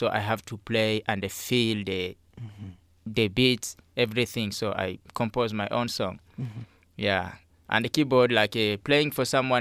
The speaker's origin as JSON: {"language": "English", "country": "DR Congo", "moved": "yes", "lives_now": "Spokane, United States", "said": "Originally, I came from DRC, Democratic Republic of the Congo."}